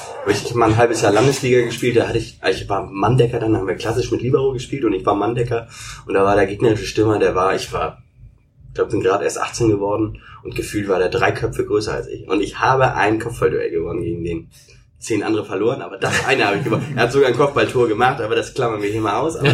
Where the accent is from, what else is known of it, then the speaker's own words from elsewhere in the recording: Hamburg, Germany; Ich komme ja aus dem Hamburger Osten.